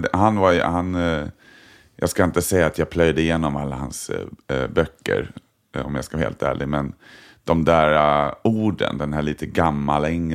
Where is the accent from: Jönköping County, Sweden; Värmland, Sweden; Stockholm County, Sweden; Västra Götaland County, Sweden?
Stockholm County, Sweden; Sörskogen; Och sen nya Sörskogen där jag växte upp som byggdes 73. Och jag är född 74 så att vi flyttade in när det var nybyggt.